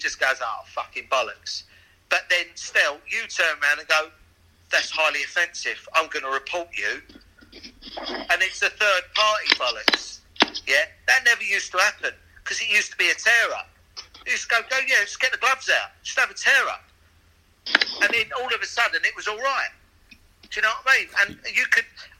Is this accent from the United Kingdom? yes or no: yes; England, United Kingdom; I'm a white English male, and whatever I say about it, actually, I'm half Welsh, so I'm English and Welsh because my mum's Welsh.